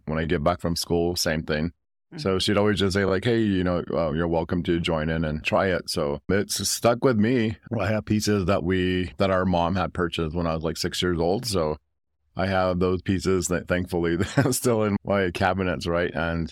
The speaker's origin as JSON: {"language": "English", "town": "Cochiti Pueblo", "region": "New Mexico", "country": "United States", "said": "I am from Cochiti, Pueblo, New Mexico."}